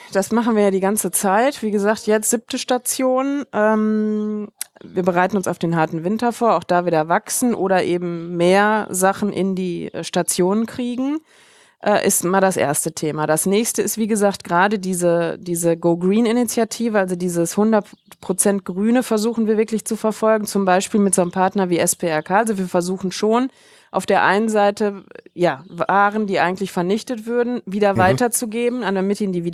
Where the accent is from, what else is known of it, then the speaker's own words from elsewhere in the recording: Germany; moved away; Wir sind halt Deutsche schon aus Deutschland und ehrlicherweise auch, da geht's halt ganz gut, ne?